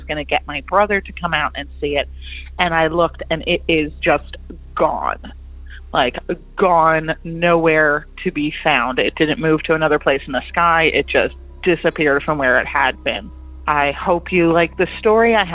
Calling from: Pennsylvania, United States; I'm calling from Lancaster County, Pennsylvania

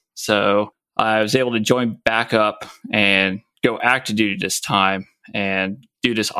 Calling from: Washington, United States; I'm currently up at Joint Base Lewis McChord up in Washington State.

